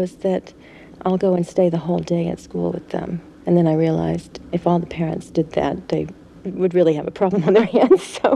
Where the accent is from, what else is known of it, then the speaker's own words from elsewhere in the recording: Oklahoma City, Oklahoma, United States; I come from Oklahoma City